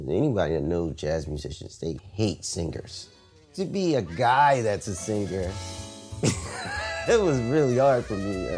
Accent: Philadelphia, Pennsylvania, United States; I was born in Philadelphia. I grew up in the city. Grew up in a neighborhood called Germantown.

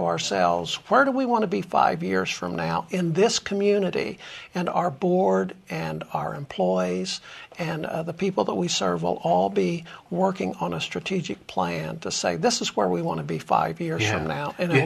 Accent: Midwest, United States; Well, we're from this part of the country. We're from Missouri and Kansas, this area. So it's kind of like coming back home.

